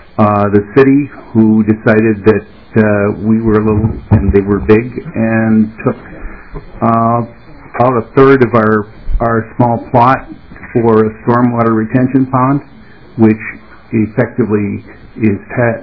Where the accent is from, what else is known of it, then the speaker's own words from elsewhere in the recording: St. Paul, Minnesota, United States; I'm actually from St. Paul.